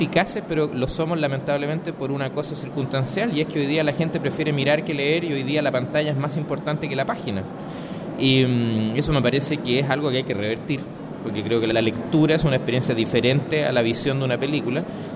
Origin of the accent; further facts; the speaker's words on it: Chile; en qué nos hemos convertido los chilenos ahora, varios años después de haber superado la dictadura